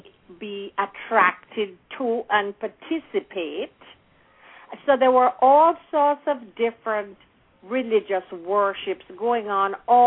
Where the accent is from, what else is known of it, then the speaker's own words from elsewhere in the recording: Jamaica; as growing up in Jamaica, of course, as you mentioned, Phyllis, you weren't allowed to go